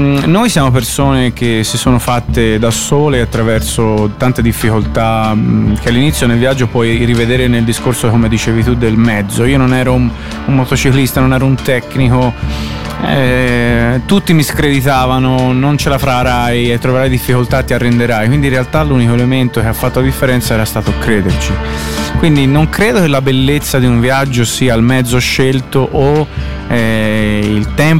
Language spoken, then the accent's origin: Italian; Tuscany, Italy; moved away; io sono di queste zone qui, mia madre è nata in Svezia ma i miei nonni sono di Tafoni, Campo Tizzoro